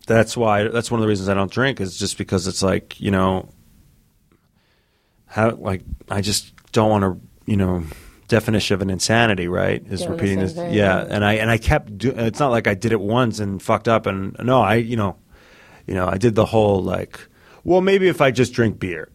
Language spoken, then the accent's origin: English; New York City, New York, United States; I grew up in New York City.